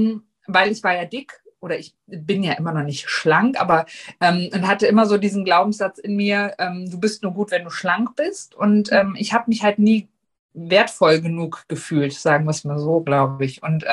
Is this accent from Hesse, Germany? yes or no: yes; Hesse, Germany; ich bin 40, ich komme aus Nordhessen